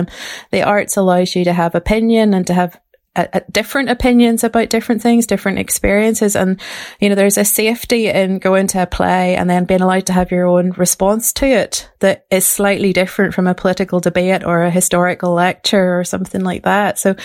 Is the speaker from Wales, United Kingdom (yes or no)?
no; Ballymena, Northern Ireland, United Kingdom; I grew up in Ballymena in a Protestant girls' grammar school